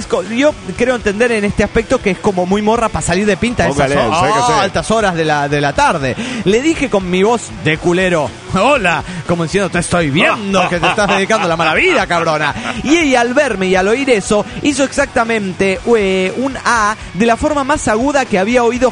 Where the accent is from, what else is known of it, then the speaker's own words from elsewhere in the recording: Toluca, State of Mexico, Mexico; yo soy de Toluca, pero estudio en Ciudad Juárez.